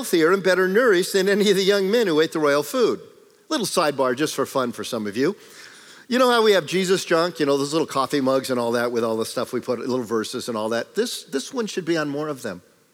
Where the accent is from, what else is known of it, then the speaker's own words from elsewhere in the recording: California, United States; I'm from California, the land of fruits and nuts. And hey, I ain't staying, I'm going back home.